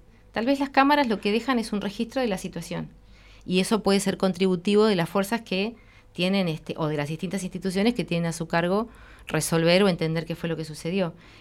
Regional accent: Viedma, Río Negro, Argentina; Yo soy de Viedma y no es que esto sea un mérito o me distinga.

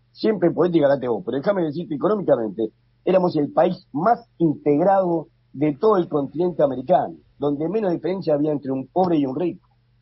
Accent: Tucumán, Argentina; soy tucumano, somos tímidos para el trabajo

